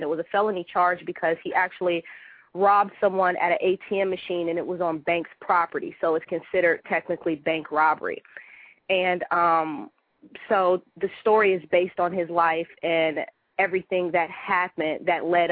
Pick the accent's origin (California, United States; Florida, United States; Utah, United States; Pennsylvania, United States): Florida, United States; also born or lived in Fort Hood, Texas / Brooklyn Heights, New York; Okay, well, I was born in Fort Hood, Texas, and kind of traveled all over the world. My mom was in the military. Well, she was in the Army. And ended up in Florida for a majority of my life